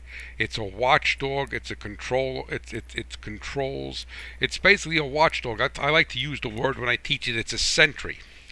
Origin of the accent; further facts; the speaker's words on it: New Jersey, United States; accent: New Jersey; that's not my New Jersey accent.